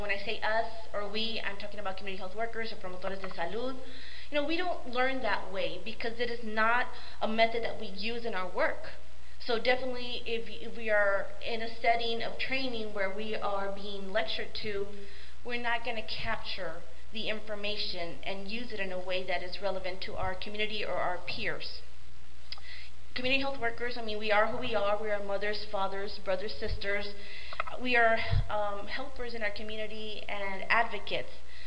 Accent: Mercedes, Texas, United States; also born or lived in Blissfield, Michigan; I was born and raised in Mercedes, Texas, and also, I guess you could say, Blissfield, Michigan.

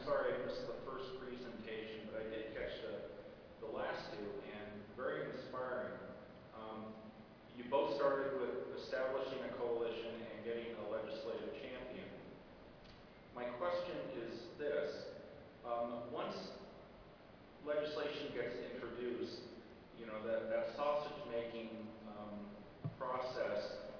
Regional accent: Arizona, United States; I'm from Arizona, and I think it's safe to say we have a rather unique legislature compared to the rest of the nation.

